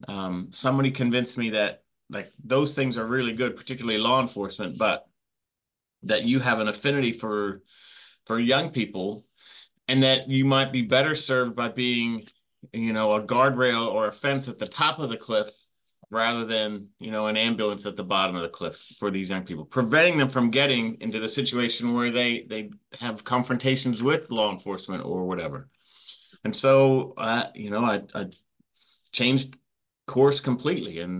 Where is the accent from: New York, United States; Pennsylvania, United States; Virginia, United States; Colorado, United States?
Pennsylvania, United States; Philadelphia; born there; Well, I was born at a very young age in Philadelphia, Pennsylvania.